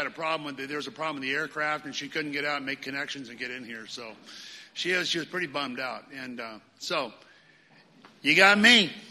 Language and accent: English; Portland, United States; I'm from Portland. You probably tell by my accent. Irish Catholic, went to parochial schools when I was a kid